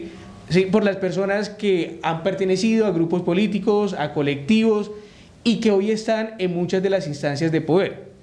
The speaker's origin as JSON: {"language": "Spanish", "town": "San Andrés", "region": "San Andrés, Providencia and Santa Catalina", "country": "Colombia", "said": "Yo vengo de San Andrés Isla, yo soy isleño 100%."}